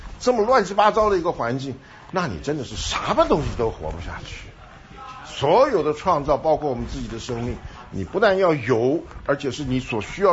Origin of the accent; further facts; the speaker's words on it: Taiwan; 我从台湾来